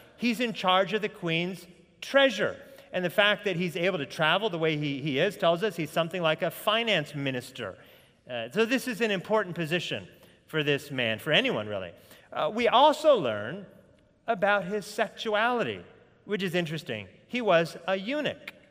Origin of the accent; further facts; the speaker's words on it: United States; I'm Caucasian. I have a Jewish background. I'm American